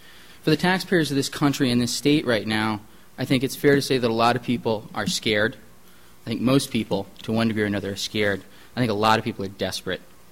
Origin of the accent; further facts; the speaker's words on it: Appleton, United States; Growing up in Appleton, where there were 12 people in my graduating class in grade school, needless to say, I can recognize what it's like to grow up in a small town without a lot of economic opportunities.